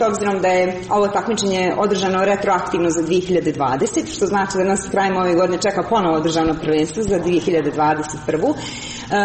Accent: Brčko, Brčko District, Bosnia & Herzegovina; now in Doboj, Bosnia and Herzegovina; Ja sam inače iz Brčkog i tu sam dugo trenirala.

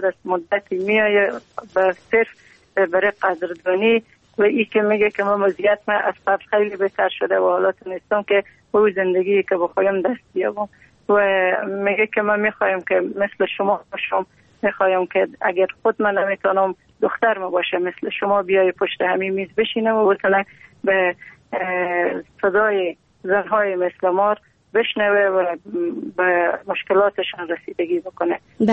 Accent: Afghanistan; چون ما افغان هستیم

